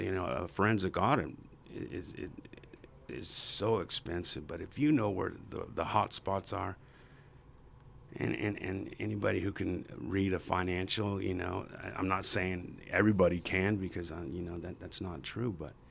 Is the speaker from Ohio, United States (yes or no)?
no; El Reno, Oklahoma, United States; Ducky, I've known him my whole life growing up in El Reno, and he's a fellow Marine.